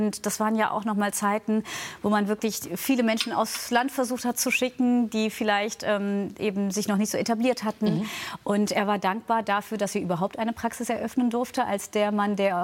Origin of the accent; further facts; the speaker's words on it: Germany; Wir sind ja natürlich in Deutschland aufgewachsen. Deswegen würde ich sagen, dass ich eben sehr viel von der deutschen Lebensweise, europäischen mitbekommen habe. Und trotzdem war das Türkische immer ein Teil davon.